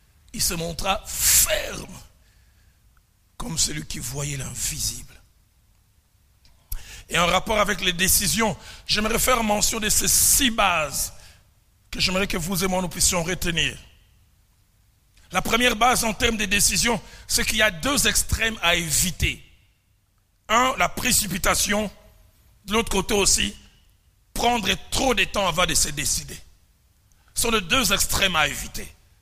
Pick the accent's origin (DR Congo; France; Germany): DR Congo; Kinshasa; J'étais allé visiter quelqu'un chez nous à Kinshasa, au clinique appelé Ngaliema.